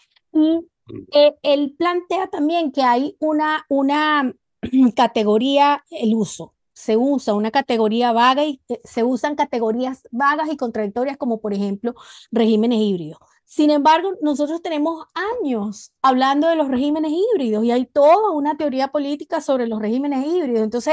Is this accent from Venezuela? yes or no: yes; Venezuela; como en mi caso, soy venezolana